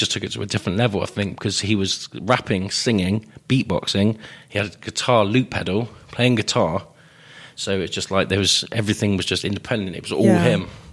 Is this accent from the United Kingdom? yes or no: yes; Bristol, South West England, United Kingdom; Where I was from Bristol, I had this kind of trip-hop, hip-hop kind of influence, multi-fusion of reggae, hip-hop and urban kind of music.